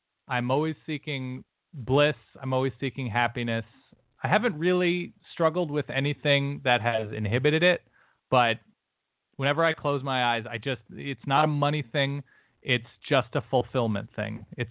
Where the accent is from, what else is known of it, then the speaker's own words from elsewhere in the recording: Los Angeles, California, United States; you came from a small town in Pennsylvania. I'm from Los Angeles.